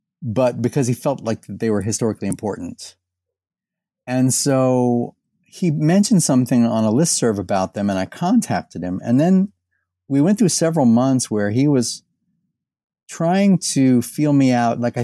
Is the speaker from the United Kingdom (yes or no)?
no; Indiana, United States; because, you know, I'm from Indiana, right?